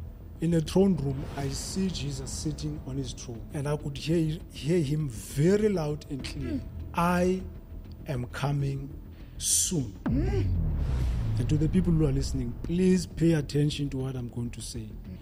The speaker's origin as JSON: {"language": "English", "town": "Cape Town", "region": "Western Cape", "country": "South Africa", "lives_now": "Johannesburg, South Africa", "said": "I actually reside here in Joburg, but I actually come from Cape Town."}